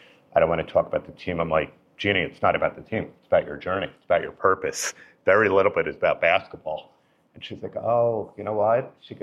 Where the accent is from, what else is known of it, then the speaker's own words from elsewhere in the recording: New Jersey, United States; now in Los Angeles, United States; He forgot, because I was born and raised in New Jersey, that I moved to L.A. 8 years ago.